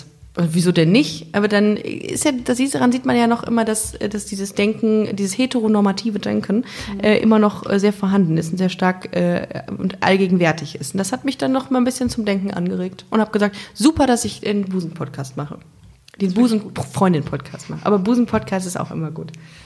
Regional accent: Düsseldorf, North Rhine-Westphalia, Germany; Ich komme aus Düsseldorf.

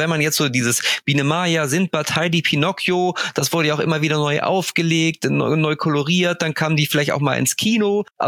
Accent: Braunschweig, Lower Saxony, Germany; ich komme ja aus Braunschweig, das war ja nah an der Grenze und wir waren einige der wenigen, die tatsächlich DDR1 und DDR2 empfangen konnten.

